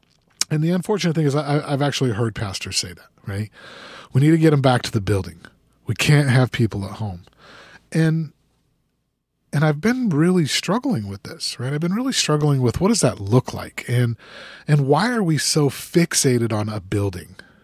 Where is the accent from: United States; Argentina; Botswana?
United States; Salt Lake City, Utah; I grew up in Salt Lake City, Utah, and at that time it was 80% Mormons.